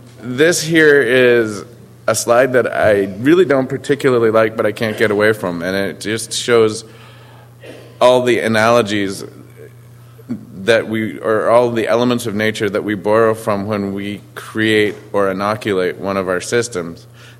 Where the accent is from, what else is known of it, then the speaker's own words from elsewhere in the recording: Massachusetts, United States; I come from Cape Cod, and which maybe I'm being unfair to my hometown, but I feel that they are a somewhat less committed community, a less involved community.